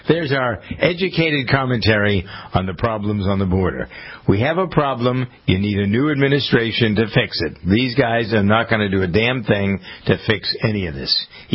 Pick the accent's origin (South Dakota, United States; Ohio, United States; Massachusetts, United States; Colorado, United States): Massachusetts, United States; Framingham; a bunch of Haitian refugees who have found their way to my hometown of Framingham, Massachusetts.